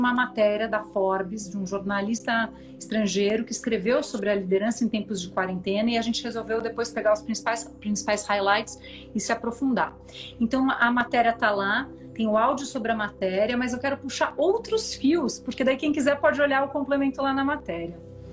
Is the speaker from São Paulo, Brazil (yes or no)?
yes; São Paulo, Brazil; now in Pirenópolis, Brazil; eu sou paulistana, nasci a um quarteirão da Paulista, mas já tive toda uma história, uma trajetória de mudar e viajar, mudar para vários lugares, viajar bastante.